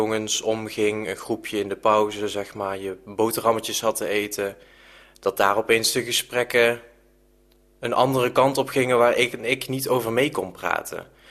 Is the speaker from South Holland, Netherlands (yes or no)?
no; Veldhoven, North Brabant, Netherlands; ben 29 jaar en dat betekent dat ik dit jaar 30 word. Waar ik heel erg tegenop kijk. Ik ben geboren en getogen in Veldhoven. Ik ben opgegroeid als enig kind.